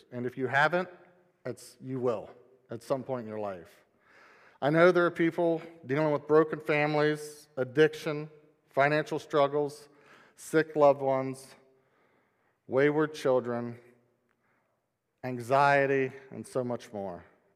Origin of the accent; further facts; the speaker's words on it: Woodsfield, Ohio, United States; It was a family from our church that I grew up in Woodsfield.